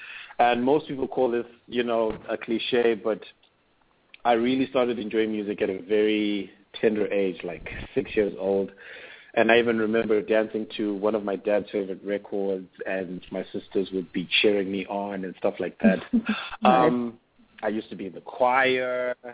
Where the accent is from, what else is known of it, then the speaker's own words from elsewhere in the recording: Gweru, Midlands, Zimbabwe; now in Harare, Zimbabwe; I come from Zimbabwe, from a little town called Gweru, but I'm based in a bigger town, the capital city called Harare.